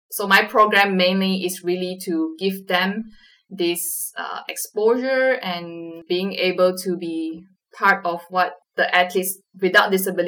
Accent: Malaysia; I'm from Malaysia.

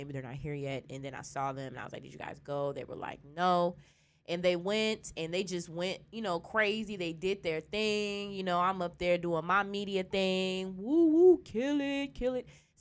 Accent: Midwest, United States; So I guess in that regard, I'm happy I was raised in the Midwest

